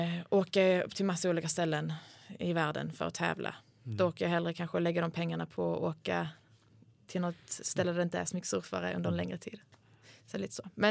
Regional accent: Sweden; Det var jag ganska stolt över mig själv. Som svensk i en portugisisk tävling.

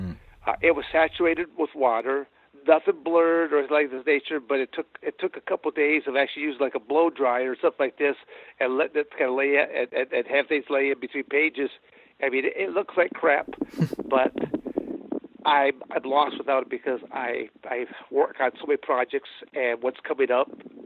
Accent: Michigan, United States; also born or lived in Arizona; I bounce between two states, Michigan and Arizona. I'm born and raised in Michigan. And I went to Arizona State University.

